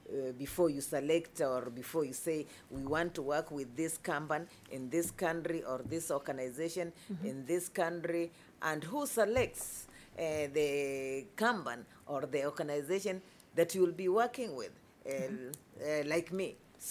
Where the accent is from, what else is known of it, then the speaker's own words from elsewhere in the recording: Kenya; I come from Kenya.